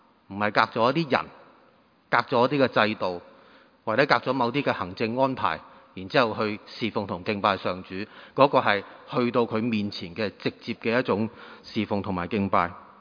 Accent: Guangdong, China; 我們廣東人

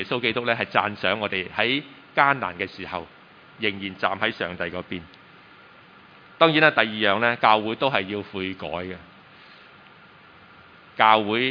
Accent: Pingzhou, Guangdong, China; 其實咧我喺平洲長大係咪？咁誒出世然之後長大，

